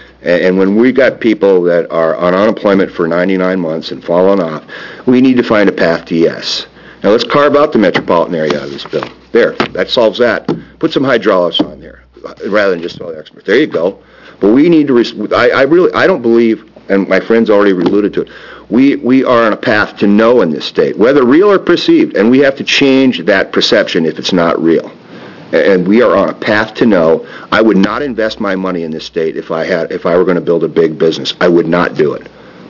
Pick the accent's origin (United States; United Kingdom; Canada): United States; Iowa; I grew up in Iowa, and there used to be fence line to fence line.